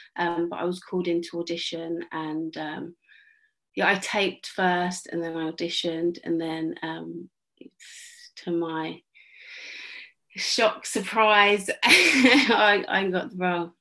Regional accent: United Kingdom; I am a British actor.

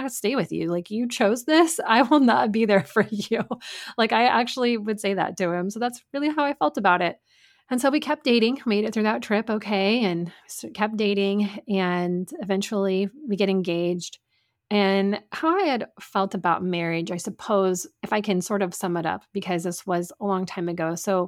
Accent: Midwest, United States; But I grew up in the Midwest, in the Bible Belt.

